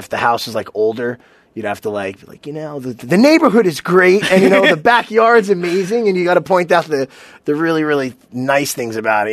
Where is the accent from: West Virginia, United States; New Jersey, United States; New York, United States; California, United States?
New York, United States; You know, I was from the Bronx, and you know, New York was all I knew.